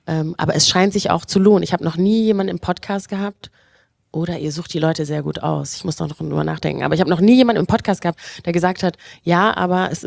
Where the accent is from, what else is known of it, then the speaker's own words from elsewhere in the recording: Rwanda; Ich komme ja auch aus Ruanda, wie ich ungefähr bei jeder Veranstaltung betone.